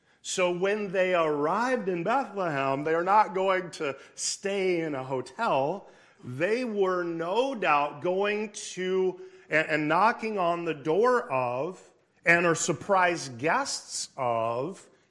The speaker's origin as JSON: {"language": "English", "country": "Philippines", "said": "You absolutely cannot, as a Filipino, you cannot say, \"Good, I'm hungry, I'm ready to eat. Let's go.\""}